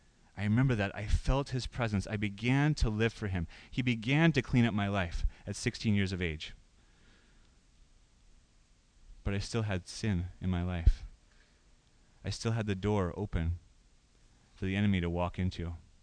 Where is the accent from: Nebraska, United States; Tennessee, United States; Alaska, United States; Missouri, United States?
Nebraska, United States; Omaha; At the Presbyterian church that I grew up in Omaha